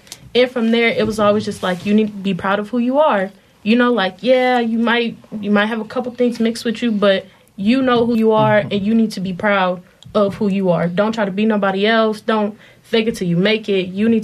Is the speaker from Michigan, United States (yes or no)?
no; Columbus, Ohio, United States; So I'm from Columbus, Ohio.